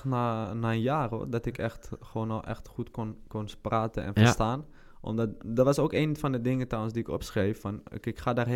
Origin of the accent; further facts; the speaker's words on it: Amsterdam, North Holland, Netherlands; now in Jakarta, Indonesia; Ik kom natuurlijk zelf uit Amsterdam.